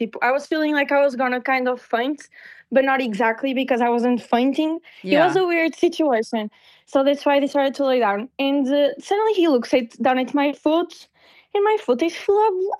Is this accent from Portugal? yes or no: yes; Portugal; first language Portuguese; English is a second language; But I don't speak Italian because I'm from Portugal. I speak Portuguese.